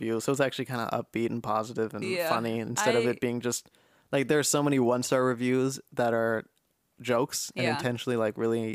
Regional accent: United Kingdom; I'm British.

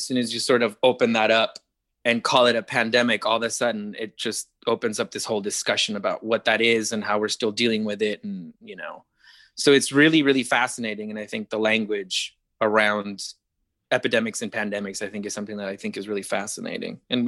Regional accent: Arizona, United States; I grew up in Arizona where it was like abstinence only education, which just scared the shit out of you throughout your teens.

